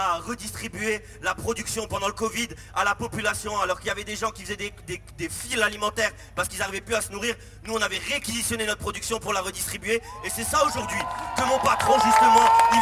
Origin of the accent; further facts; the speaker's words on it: Metz, Grand Est, France; Moi, je viens de Metz, de Moselle.